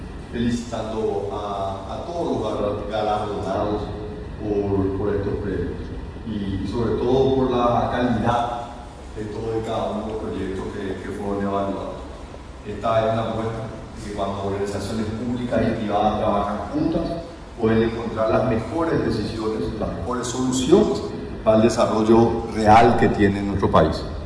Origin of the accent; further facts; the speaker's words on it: Paraguay; para lo que somos capaces los paraguayos